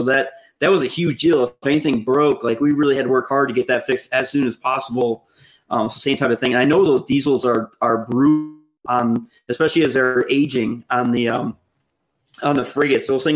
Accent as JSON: {"language": "English", "town": "Buffalo", "region": "New York", "country": "United States", "said": "And I'm from Buffalo."}